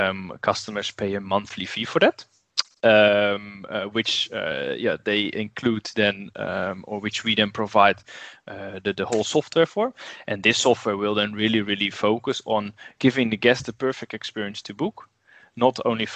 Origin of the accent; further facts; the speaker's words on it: Netherlands; moved away as an adult; now in South Africa; We started in the Netherlands, as you can hear from my beautiful accent. I'm also from there, but luckily immigrated to South Africa over 4 years ago